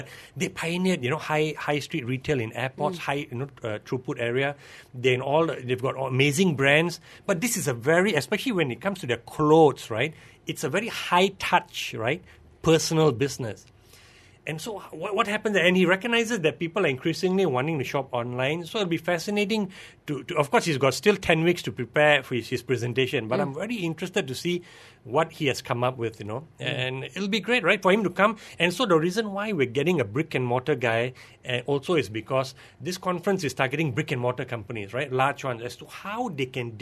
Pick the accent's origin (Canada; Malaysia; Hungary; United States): Malaysia; the first question we as Malaysian ask, so what's the bond like?